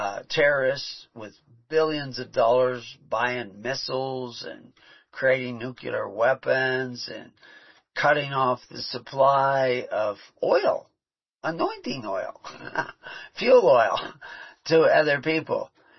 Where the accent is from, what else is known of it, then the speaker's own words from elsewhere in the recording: Texas, United States; I was raised in Texas.